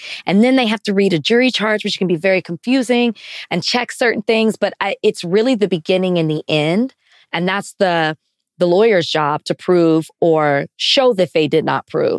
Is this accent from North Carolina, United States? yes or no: no; Texas, United States; I'm from Texas, so I say voir dire